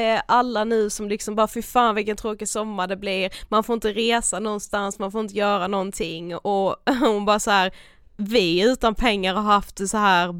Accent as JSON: {"language": "Swedish", "town": "Karlshamn", "region": "Blekinge", "country": "Sweden", "said": "Jag ska bara vara hemma i Karlshamn."}